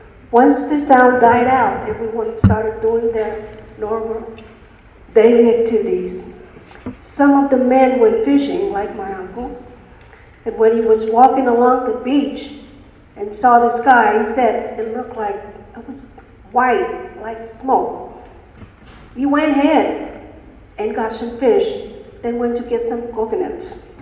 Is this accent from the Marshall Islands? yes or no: yes; Rongelap, Marshall Islands; I was only 4 years old when the U.S. returned the Rabaul people back to the island.